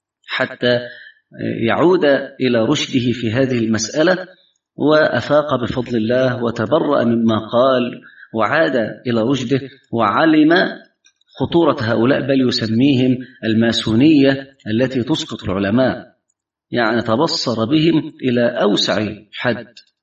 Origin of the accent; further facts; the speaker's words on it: Egypt; وعندنا في مصر